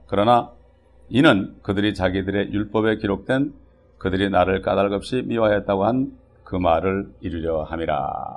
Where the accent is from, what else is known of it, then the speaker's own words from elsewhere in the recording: South Korea; 아, 그래도 우리는 한국 사람인데, I just may think, oh, still we're Korean. Even though we're citizens, we're Korean.